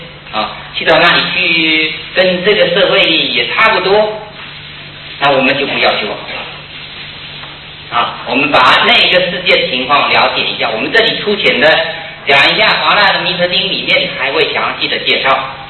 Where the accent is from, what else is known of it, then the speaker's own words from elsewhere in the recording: Fuzhou, Fujian, China; 在对我们福州人来讲，那就不可想象，